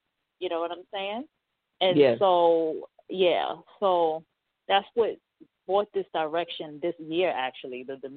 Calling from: New York City, New York, United States; Calling from New York City.

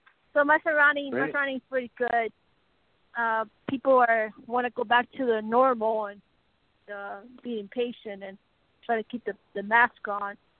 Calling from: Arizona, United States

